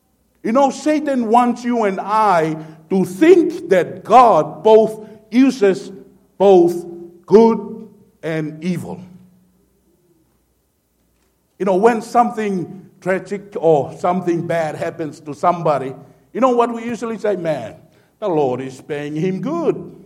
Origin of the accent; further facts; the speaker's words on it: Tonga; English is a second language; now in Arizona, United States; I'm from Tonga, and sometimes I pronounce things, and I will try it three times, but it's still wrong.